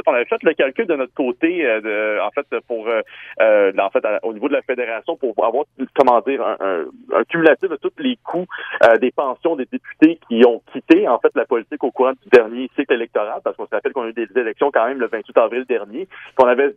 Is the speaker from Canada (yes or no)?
yes; Laval, Quebec, Canada; il annonce quand même une bonne température, du moins dans mon coin de pays à Laval